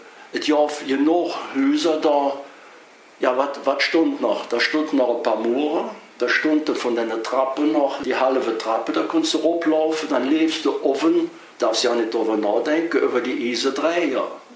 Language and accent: German; Cologne, North Rhine-Westphalia, Germany; Geboren wurde ich im Weihertal im Keller. Es fehlen wieder die Bomben. Es war nahe um 3 Uhr. Aber aufgewachsen bin ich in Nippes. Mein Eltern hatten ein kleines Geschäft auf der Nielerstraße.